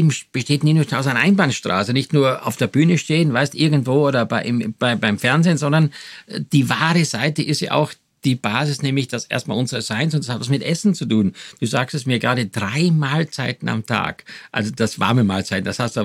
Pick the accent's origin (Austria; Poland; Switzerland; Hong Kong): Austria; Styria; now in Germany; Ich komme ja aus der Steiermark